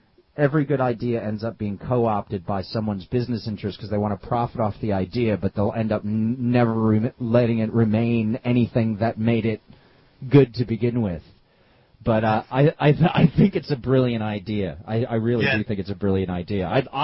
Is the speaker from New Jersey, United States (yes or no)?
yes; New Jersey, United States; well, I'm from New Jersey, and, you know, it is kind of part of my history anyway.